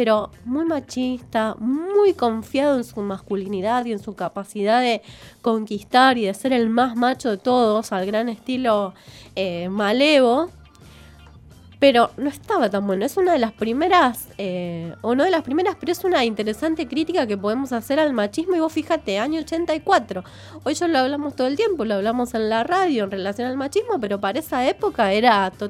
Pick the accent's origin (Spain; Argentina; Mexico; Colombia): Argentina; Rosario, Santa Fe; Ay, yo soy de Rosario